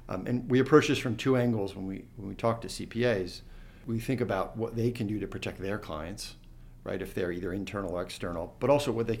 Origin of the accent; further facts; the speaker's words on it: New Jersey, United States; I grew up in New Jersey.